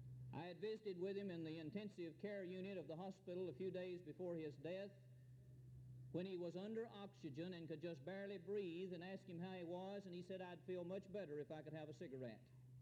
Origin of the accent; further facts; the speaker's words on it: Gainesboro, Tennessee, United States; one of which is the youth minister in my hometown of Gainesboro.